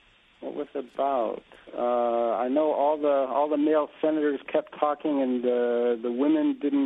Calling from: California, United States; moved away as an adult; I'm from California, but I've been living in Italy for more than 20 years, but I tune into WNYC all day long.

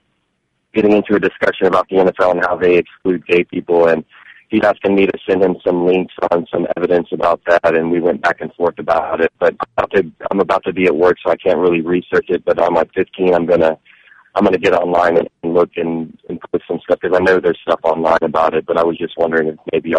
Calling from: Houston, Texas, United States; from Houston, Texas.

